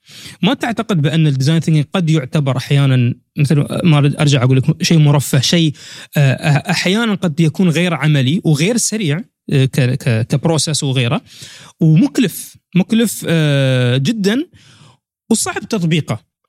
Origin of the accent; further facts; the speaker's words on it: United Arab Emirates; أنا إماراتي ما أحصلها في الإمارات